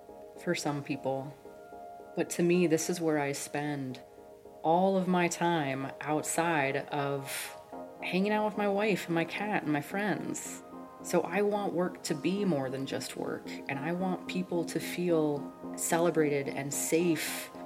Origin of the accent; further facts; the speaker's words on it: San Antonio, Texas, United States; I grew up in San Antonio, Texas. At the time, I felt it was stifling might be the right word.